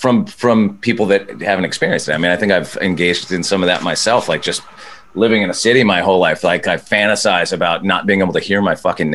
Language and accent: English; Santa Barbara, California, United States; Like, I didn't grow up in a big, big city. I grew up in a medium-sized city. I grew up in Santa Barbara.